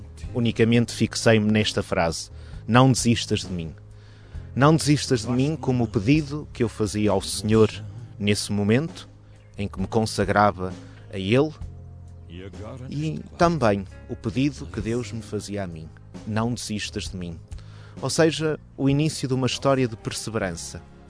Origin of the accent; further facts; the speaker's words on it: Norte, Portugal; accent: northern Portuguese; E aqui permitam-me que use a minha pronúncia do norte, que troca os vês pelos vês.